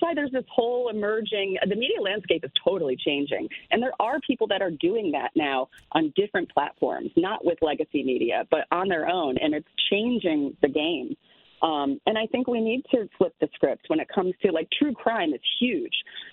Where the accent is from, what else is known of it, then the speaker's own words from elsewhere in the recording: Connecticut, United States; It makes me emotional because I'm like, this is my home. I was born and raised in Connecticut.